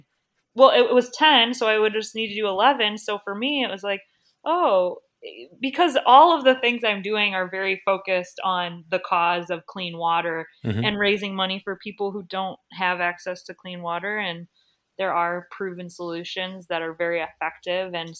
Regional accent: Ohio, United States; So I did want to do Ohio because that's my hometown or home state.

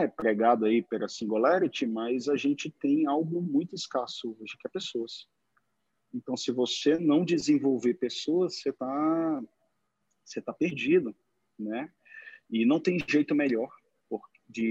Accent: Pará, Brazil; eu sou paraense

